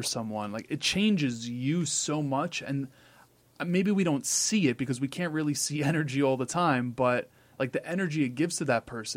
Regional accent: New York, United States; just being a New Yorker and operating in autonomous mode

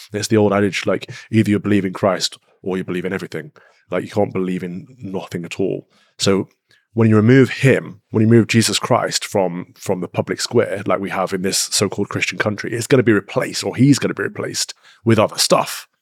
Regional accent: Mansfield, East Midlands, United Kingdom; I grew up in the Midlands, Mansfield, Nottinghamshire, a former miner's town, you know, part of Sherwood Forest, Robin Hood area, and we're a very small town.

